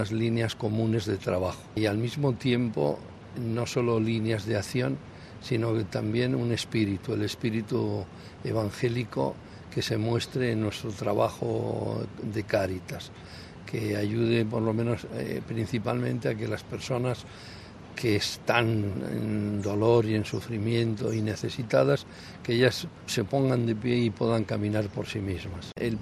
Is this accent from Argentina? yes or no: no; Aguilar del Río Alhama, La Rioja, Spain; now in Mozambique; soy natural de La Rioja, España, de un pueblecito que se llama Aguilar del Río Alhama. Y llevo 18 años trabajando en Mozambique.